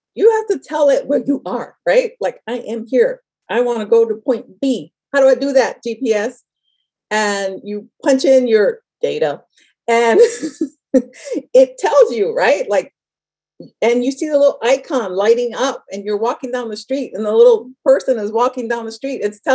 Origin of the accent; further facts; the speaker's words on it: Hawaii, United States; born there; I am Mexican American. I was born in Hawaii. What a blessing, right?